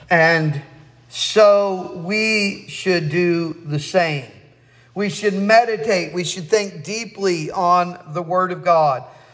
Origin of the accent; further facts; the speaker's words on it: Mississippi, United States; Remember, I'm from South Mississippi, so I say feller and gal.